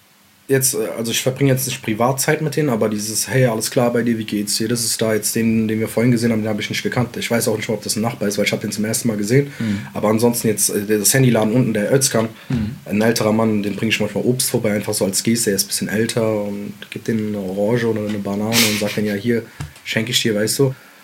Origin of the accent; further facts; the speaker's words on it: Sulaymaniyah, Sulaymaniyah Governorate, Iraq; Ich komme ursprünglich aus Nordirak, Slemani. Ich bin Kurde.